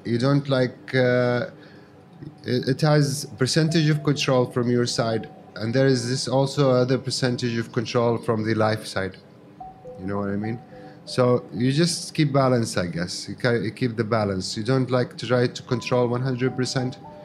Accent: Yemen; I'm from Yemen originally. Yeah, I've been traveling for the last like 5.5 years.

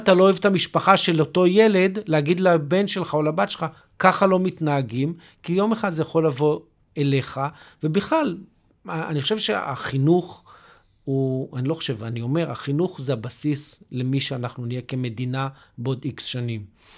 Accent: Jerusalem, Jerusalem District, Israel; אני מירושלים

